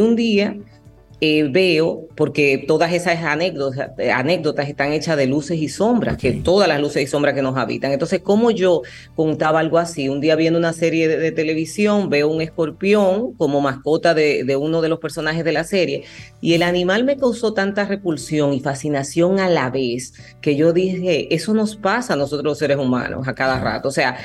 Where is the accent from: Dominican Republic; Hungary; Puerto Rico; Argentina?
Dominican Republic; también la imaginé llevada a las tablas aquí en mi país